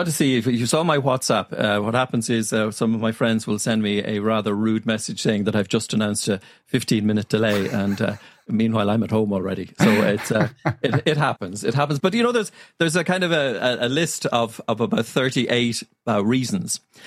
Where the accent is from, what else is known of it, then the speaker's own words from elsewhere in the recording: Ireland; accent: Irish; I'm apparently described as Irish male neutral.